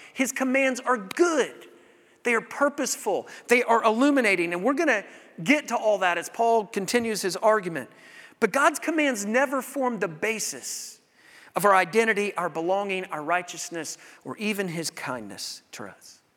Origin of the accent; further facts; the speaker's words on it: the South, United States; I grew up in the South. Lots of churches, right? Lots of Christian talk.